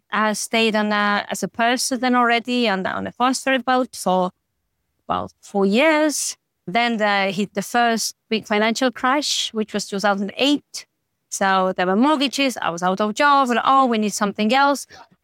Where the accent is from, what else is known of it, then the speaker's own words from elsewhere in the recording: Estonia; English is a second language; I grew up in Estonia in a little university town, even not by the seaside.